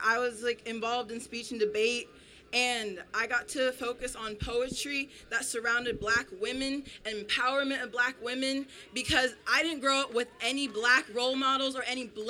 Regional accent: Estacada, Oregon, United States; So just to let you guys kind of know my background, I grew up in Estacada, Oregon. So I'm going to let you guys figure out what that's like growing up as a black woman in Estacada, Oregon.

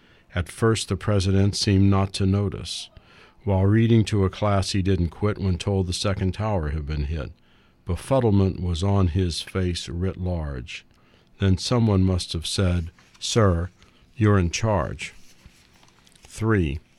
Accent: Kansas City, Missouri, United States; but I'm from Kansas City, and I just couldn't bear to say tomato.

